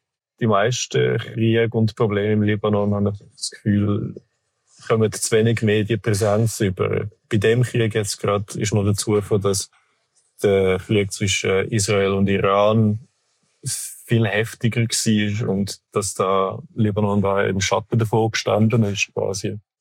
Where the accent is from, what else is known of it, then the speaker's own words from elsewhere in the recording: Switzerland; Und wenn ich sage, ich komme aus der Schweiz, haben sie zuerst mal eine riesige Freude.